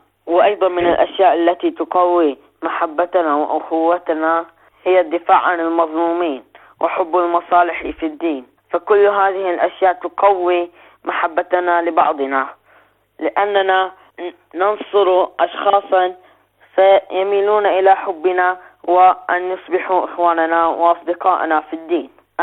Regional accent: Bahrain; من البحرين.

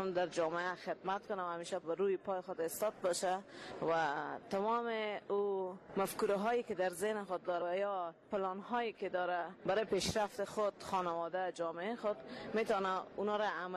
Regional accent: Kabul, Afghanistan; از کابل هستم و در هرات مؤسس مکتب خصوصی

